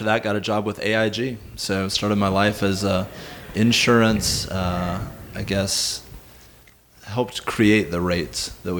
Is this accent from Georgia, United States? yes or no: yes; Snellville, Georgia, United States; I grew up in Snellville, Georgia.